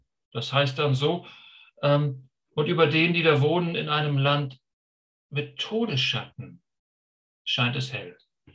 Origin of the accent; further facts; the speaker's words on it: Schleswig-Holstein, Germany; ich komme aus Schleswig-Holstein, okay?